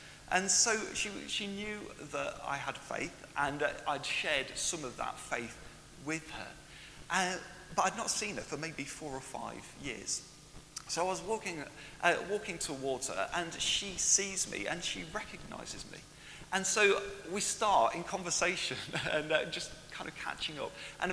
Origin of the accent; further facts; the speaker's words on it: Ashby de la Zouch, East Midlands, United Kingdom; Now, I grew up in Ashby de la Zouche, which isn't far away from here, and I was living in Ashby at that time